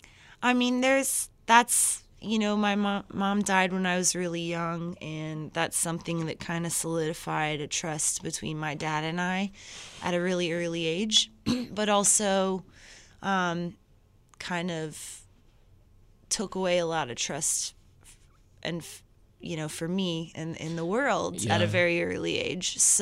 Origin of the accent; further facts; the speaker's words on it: Nashville, Tennessee, United States; But I think a big part of that is growing up in Nashville mm-hmm. and that just being part of who I am. I'm Southern